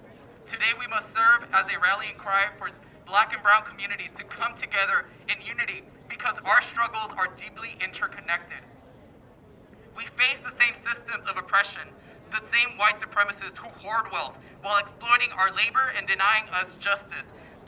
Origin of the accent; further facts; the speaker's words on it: Guanajuato, Mexico; now in Boyle Heights, United States; I was raised in Mexico and here in the beautiful, in the state of Guanajuato, and have been called, have called Boyle Heights my home for the last 5 years.